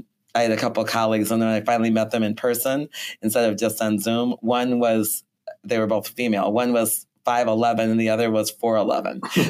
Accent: St. Paul, Minnesota, United States; also born or lived in Maplewood; Well, really, I grew up in St. Paul and Maplewood. I went to North St. Paul High School.

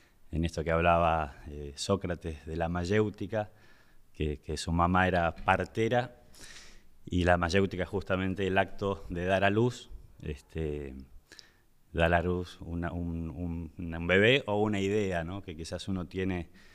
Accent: Tucumán, Argentina; born there; Nací en Tucumán, en el norte, mi viejo norteño. Tengo 5 hermanos, familia numerosa, artistas.

